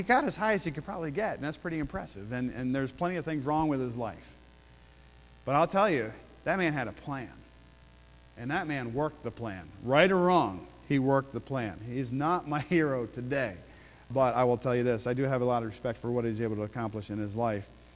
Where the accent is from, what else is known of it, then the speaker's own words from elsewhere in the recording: United States; because I was native born, right? I'm an American citizen.